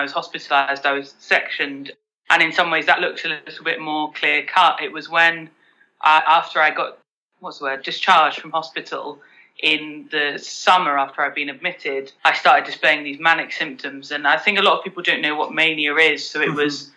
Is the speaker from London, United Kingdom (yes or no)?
yes; London, United Kingdom; we're from London